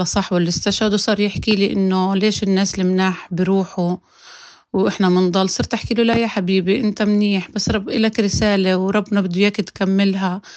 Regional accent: Gaza, Gaza Strip, Palestine; now in Tulkarm, Palestine; طبعا أنا من غزة بس متزوجة بالضفة الغربية وموجودة في طول كرام، وأهلي طبعا كلهم في غزة. عمري 38 ودرس إدارة أعمال، وعندي 3 بنات وولد.

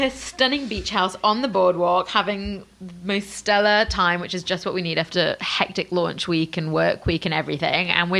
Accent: England, United Kingdom; accent: English; Jamie's been making fun of my English accent all weekend.

